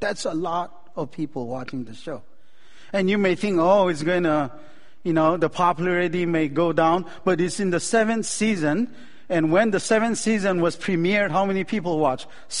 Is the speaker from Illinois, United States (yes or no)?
yes; Chicago, Illinois, United States; So I'm a Cubs fan. I'm from Chicago. My son born there. My wife and I, we all started there.